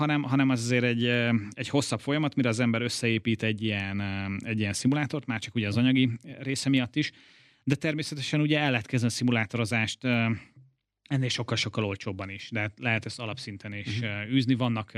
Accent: Hungary; nagyon jó érzés a hazai közönség előtt versenyezni itt Magyarországon. Magyarként

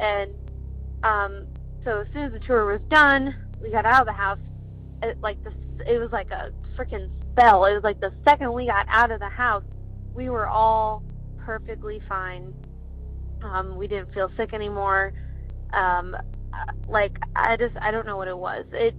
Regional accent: Midwest, United States; we go, like, we're from the Midwest, and we'll go to like the East Coast

